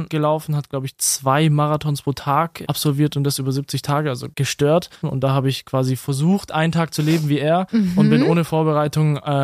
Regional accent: Böblingen, Baden-Württemberg, Germany; Ich komme aus der Nähe von Böblingen. Mhm. Beziehungsweise aus der Nähe von Stuttgart

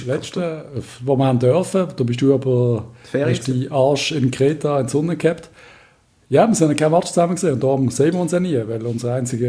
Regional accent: Basel, Basel-Stadt, Switzerland; Wir werden automatisch getestet. Ich weiß nicht, ob ihr das nicht wisst im Rest der Schweiz, aber wir werden alle getestet, jeden Tag.

